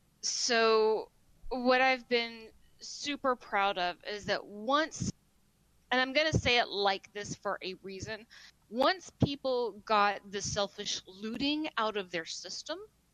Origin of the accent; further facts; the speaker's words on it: Alabama, United States; it's been very much being caught in between two worlds because I'm from Alabama. I have a lot of family still there.